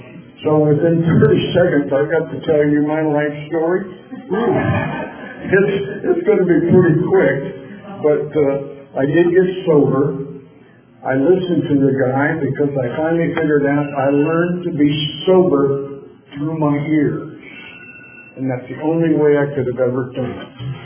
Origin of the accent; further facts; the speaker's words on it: Kansas, United States; born there; I was born in Kansas. I'm a Kansas Jayhawk. I was born that way, and I went to University of Kansas.